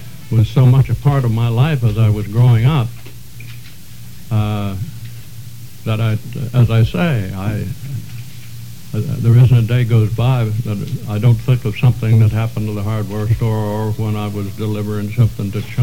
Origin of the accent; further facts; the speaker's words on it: Indiana, United States; I think the things that I learned growing up in Indiana, the things that I kept with me all my life are all of my life.